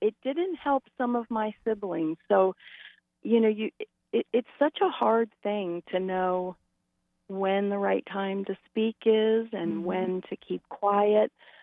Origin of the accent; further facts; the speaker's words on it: Baltimore, Maryland, United States; we lived all over the United States, and I'm originally from Baltimore.